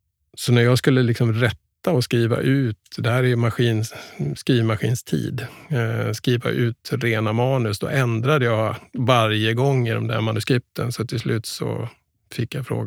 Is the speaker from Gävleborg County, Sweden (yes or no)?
yes; Sandviken, Gävleborg County, Sweden; born there; vi hamnade i Sandviken, eller att jag föddes i Sandviken.